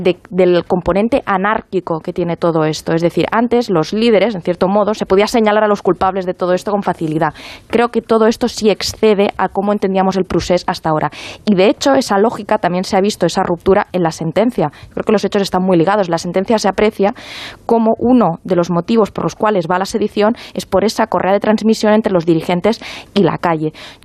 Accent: Catalonia, Spain; Yo como catalana, cuando leo esa sentencia, creo que explica muy bien lo que ha pasado en Cataluña

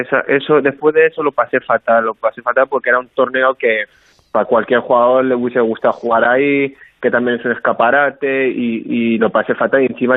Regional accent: Madrid, Community of Madrid, Spain; born there; yo soy nacido en España, en Madrid, mi padre lleva muchísimos años en Madrid, uh-huh, en España. Y sí, todos mis hermanos también han nacido en Madrid.

